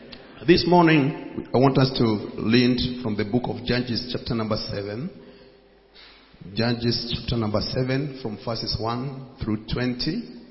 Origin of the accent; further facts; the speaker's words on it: Kenya; moved away as an adult; now in Goma, DR Congo; I come from Kenya. I'm in Goma for a while to serve with ICGLL.